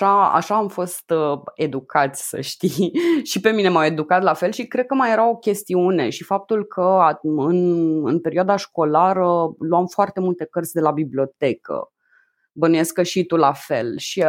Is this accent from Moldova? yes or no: no; Slobozia, Ialomița County, Romania; Eu sunt din Slobozia și am venit la un moment dat pentru a lua un interviu pentru un ziar local la București, singură cu trenul. Aveam 14 ani, prima mea călătorie